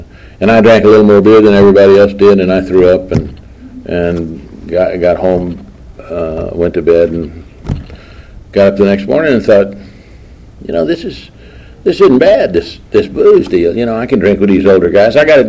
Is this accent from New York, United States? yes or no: no; Fort Worth, Texas, United States; I grew up here in Fort Worth in a very normal family, I thought